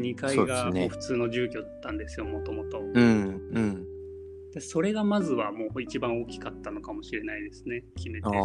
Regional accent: Kumagaya, Saitama, Japan; born there; 僕が生まれたのはこっから車で40分ぐらいなんですよね、うん、熊谷なんですけど、

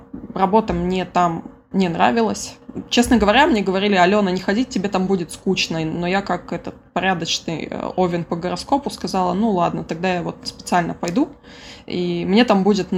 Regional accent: Lenger, Turkistan Region, Kazakhstan; also born or lived in Shymkent / Almaty; Моя личная история началась в Шымкенте, даже не совсем в Шымкенте, в Ленгере. Там же я была, в Шымкенте я училась до университета, и в университете уже переехала в Алмату, как-то так.

